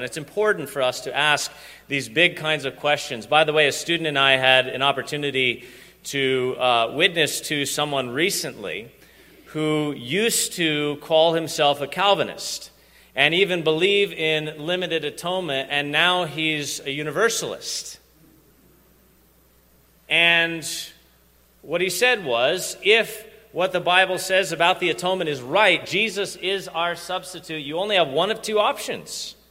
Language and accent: English; California, United States; I am from California. But I came out of a non-Christian background.